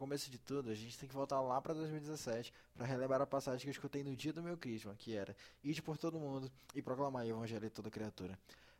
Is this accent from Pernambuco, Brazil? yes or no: no; Manaus, Amazonas, Brazil; eu tenho 19 anos, sou de Manaus, Amazonas, sou leigo comunitário